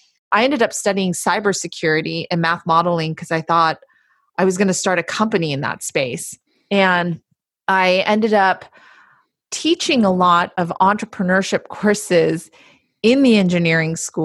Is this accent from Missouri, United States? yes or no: no; Palo Alto, California, United States; I'm from Palo Alto, so I kind of knew what venture capital was